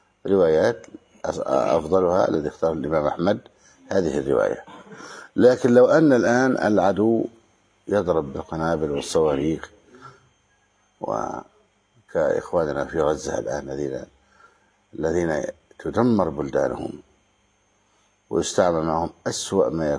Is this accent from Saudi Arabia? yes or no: no; Egypt; يعني نحن الآن في مصر، في بلدنا مصر، حفظه الله من كل سوء وبلاد المسلمين